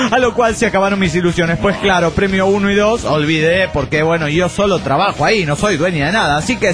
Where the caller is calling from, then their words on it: Monterrey, Nuevo León, Mexico; Hola, soy el relojero de Monterrey, Nuevo León, México.